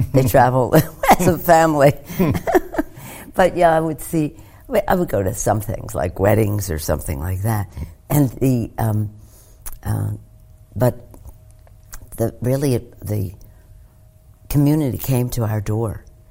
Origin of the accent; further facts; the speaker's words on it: Baltimore, Maryland, United States; Well, when I was born, my father was in Congress from Baltimore. And when I was 7 years old, in first grade, he became the mayor of Baltimore.